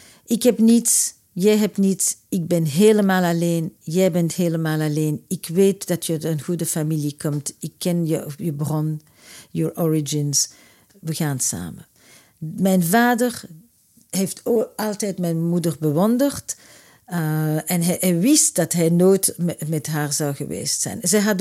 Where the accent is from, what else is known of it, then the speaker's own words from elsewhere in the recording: Antwerp, Flanders, Belgium; now in Brussels, Belgium; nu zit ik in Brussel, maar ik kom uit Antwerpen.